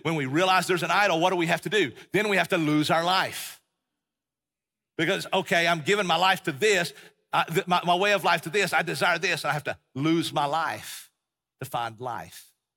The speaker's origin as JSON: {"language": "English", "region": "Tennessee", "country": "United States", "tie": "born or raised there", "also_born_or_lived": "Texas", "said": "we lived in Texas for when we went to seminary in Texas, and we grew up in East Tennessee, Appalachian Mountains."}